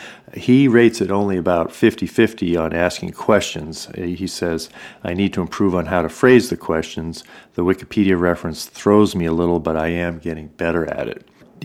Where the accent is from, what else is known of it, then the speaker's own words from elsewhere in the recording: the South, United States; accent: southern; my mild southern accent is suddenly an asset after a lifetime spent trying to lose it